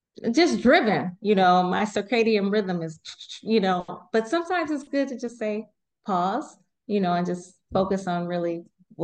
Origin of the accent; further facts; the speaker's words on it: California, United States; we're both from California